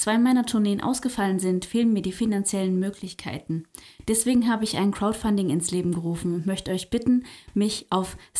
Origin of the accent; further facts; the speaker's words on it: Dresden, Saxony, Germany; ich bin eine Dresdner Singer-Songwriterin